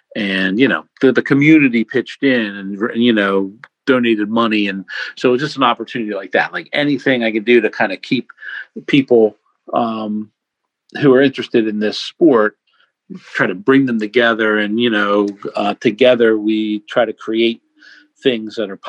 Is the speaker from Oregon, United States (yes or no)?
no; New Jersey, United States; I grew up in South Jersey, I live in South Jersey, about 10 or 11 miles from Philadelphia.